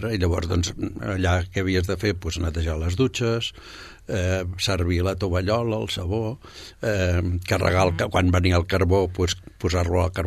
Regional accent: Barcelona, Catalonia, Spain; born there; Jo vaig néixer a Barcelona, a casa meva, va venir la comadrona

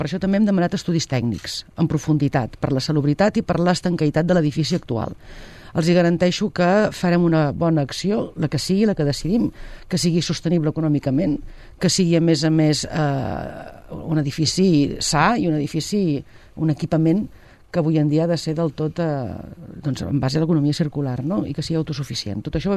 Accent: Sabadell, Catalonia, Spain; jo sóc de Sabadell

